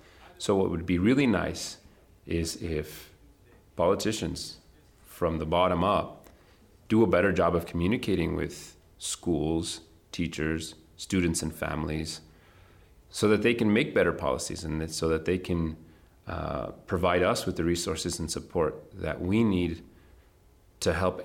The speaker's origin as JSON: {"language": "English", "town": "Espanola", "region": "New Mexico", "country": "United States", "tie": "born or raised there", "said": "I'm an English teacher at Espanola Valley High School in Espanola. So I grew up here. I graduated from this high school almost 20 years ago"}